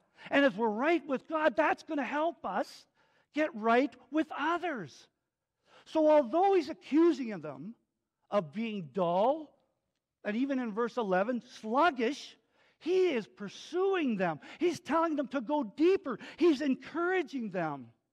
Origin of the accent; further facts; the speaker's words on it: Canada; you know I'm a Canadian